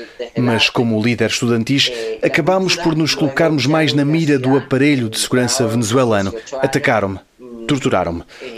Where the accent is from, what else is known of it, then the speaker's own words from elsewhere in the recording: Palestine; Eu que sou palestiniano, filho de refugiados.